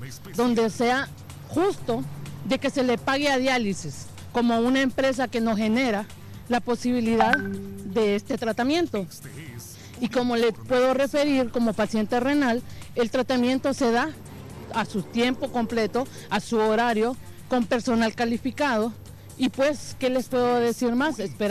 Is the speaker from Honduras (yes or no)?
yes; Honduras; Y es importante comprender que como hondureños tenemos derechos.